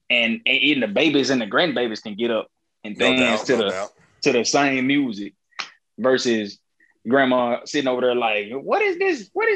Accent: Memphis, Tennessee, United States; Yeah, so I'm originally from Memphis.

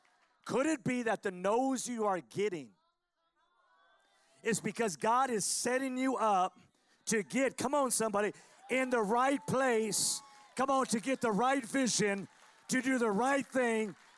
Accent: Los Angeles, California, United States; I mean, I'm a guy from East L.A., but I love the South.

